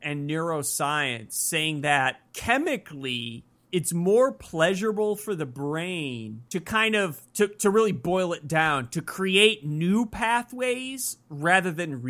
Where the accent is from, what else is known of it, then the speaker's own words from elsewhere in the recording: United States; well, I'm American. I come from a certain cultural context and perceive things a certain way and have certain conventions.